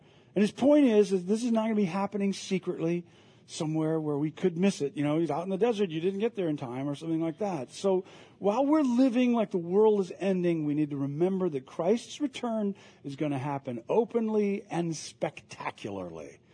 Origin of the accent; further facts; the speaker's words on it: Midwest, United States; I'm from the Midwest, and so when the fall would come, it was dazzling colors and beautiful and everything.